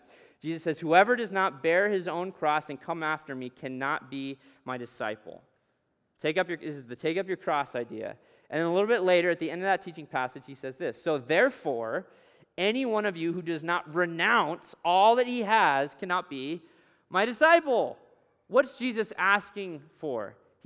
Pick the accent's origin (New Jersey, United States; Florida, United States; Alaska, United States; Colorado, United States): Alaska, United States; I grew up in Alaska, and so I run outside a lot in the wintertime